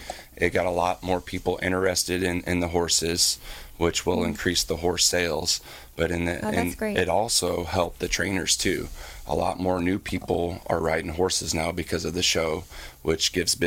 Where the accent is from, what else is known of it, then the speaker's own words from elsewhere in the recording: Omaha, Nebraska, United States; also born or lived in Iowa; I grew up in Omaha, Nebraska, and lived in Iowa, Nebraska, and stuff like that in the Midwest.